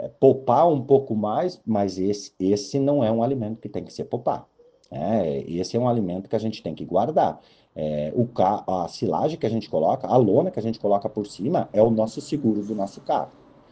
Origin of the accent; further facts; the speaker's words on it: Brazil; nós como brasileiros e como seres humanos, nós temos a facilidade de esquecer o que a gente fez no ano passado